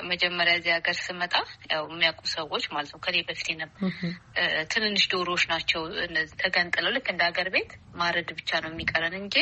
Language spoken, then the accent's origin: Amharic; Dire Dawa, Ethiopia; ያደግኩት ድሬዳዋ ነው። ድሬዳዋ ከተማ ለገሀር የሚባል ሰፈር ውስጥ ነው ያደግኩትኝ። ትውልድበት አካባቢ የተለያየ ብሔር ያሉበት ነው። ሶማሌም አለ፣ ኦሮሞም አለ፣ ብዙ አደሬዎች